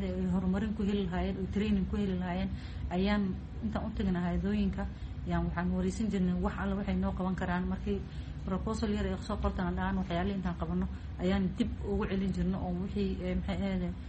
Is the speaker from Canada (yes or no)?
no; Garissa, Garissa County, Kenya; Waxaan ka imaaday Kenya magaalada waxaan ka imaaday Garissa.